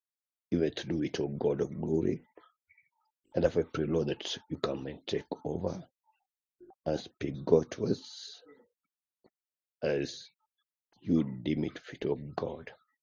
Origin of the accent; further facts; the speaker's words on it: Eldoret, Uasin Gishu County, Kenya; from Eldoret, Kenya.